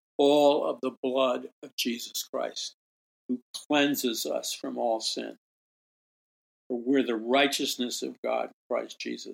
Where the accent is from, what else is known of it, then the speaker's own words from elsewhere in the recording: New York City, New York, United States; Okay, like I freaked because I'm from New York City, okay?